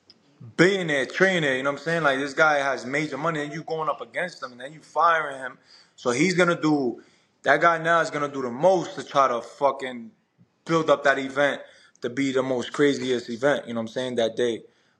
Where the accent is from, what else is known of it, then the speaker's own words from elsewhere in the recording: New York, United States; I'm a New Yorker, bro. We're not scared of nobody.